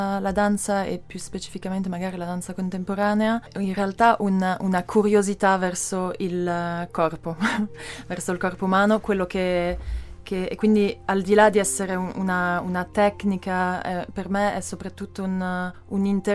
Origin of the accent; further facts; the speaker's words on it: Arogno, Ticino, Switzerland; moved away as an adult; now in Lausanne, Switzerland; sono danzatrice contemporanea e coreografa, vivo a Losanna, sono nata qui in Ticino e da un bel po' però che non sono più, che non vivo più qui.